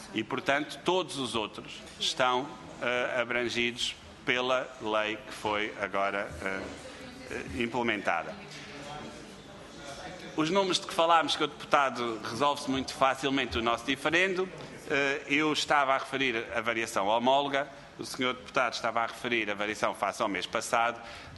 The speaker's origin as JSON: {"language": "Portuguese", "town": "Olhão", "region": "Algarve", "country": "Portugal", "tie": "born or raised there", "said": "eu sou originário de Olhão, nasci em Olhão, e a minha família é toda algarvia e é de onde eu sou originário."}